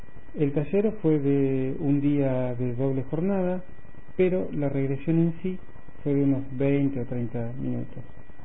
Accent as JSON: {"language": "Spanish", "town": "Buenos Aires", "country": "Argentina", "said": "soy de Buenos Aires."}